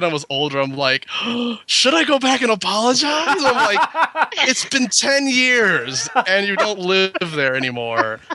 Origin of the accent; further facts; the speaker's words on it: Chicago, Illinois, United States; I grew up in Chicago, and there were spots, just didn't really go